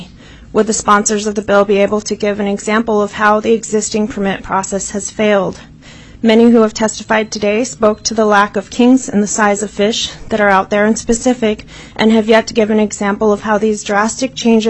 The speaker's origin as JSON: {"language": "English", "town": "Nome", "region": "Alaska", "country": "United States", "tie": "born or raised there", "said": "I'm originally from Nome. I'm a lifelong Alaskan, and I live and work here, and I love it here."}